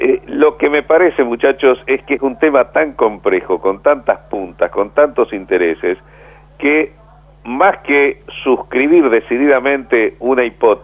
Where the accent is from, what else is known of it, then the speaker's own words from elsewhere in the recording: Argentina; cómo me sentiría yo como argentino